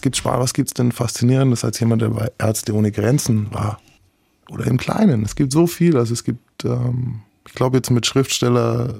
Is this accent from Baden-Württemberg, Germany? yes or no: no; Nuremberg, Bavaria, Germany; now in Mainz, Germany; Ich bin eigentlich Nürnberger. Ich bin jetzt in Mainz.